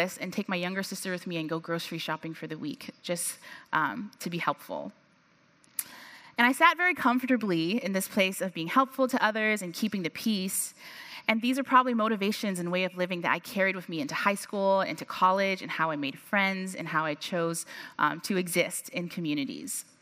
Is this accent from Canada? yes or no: no; Hong Kong; I grew up in Hong Kong.